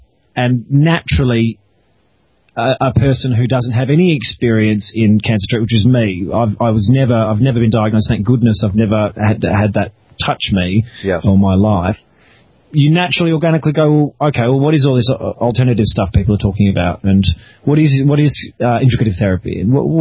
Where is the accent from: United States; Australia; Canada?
Australia; I'm Australian.